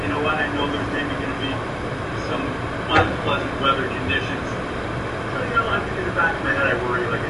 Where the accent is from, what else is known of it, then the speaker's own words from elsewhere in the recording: Baltimore, Maryland, United States; Hi, Jim. I'm from Baltimore.